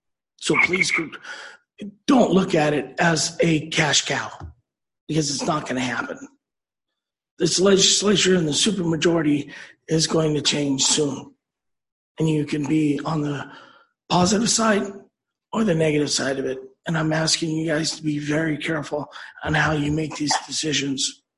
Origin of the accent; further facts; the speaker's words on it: California, United States; A little background about myself as I hail from California.